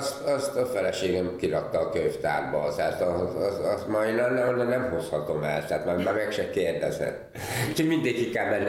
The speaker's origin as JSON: {"language": "Hungarian", "town": "Eger", "region": "Heves", "country": "Hungary", "tie": "born or raised there", "said": "én a gyerekkoromat Egerben töltöttem, és Egernek vallom magamat"}